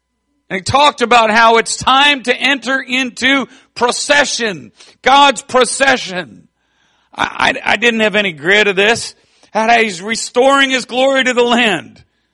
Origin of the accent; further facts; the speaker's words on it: New England, United States; I'm from New England, I can speak from experience here.